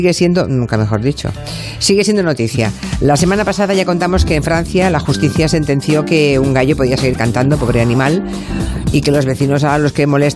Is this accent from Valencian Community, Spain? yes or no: no; Vilagarcía de Arousa, Galicia, Spain; Y ahora, en mi tierra, en Villa García de Arousa